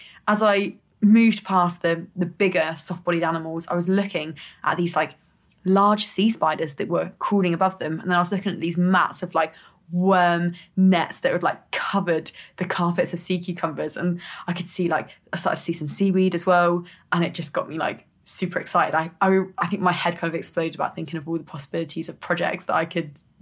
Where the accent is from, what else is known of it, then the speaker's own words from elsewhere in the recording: South East England, United Kingdom; like, growing up in the Chiltern Hills in Buckinghamshire, like going cycling, walking, running, swimming.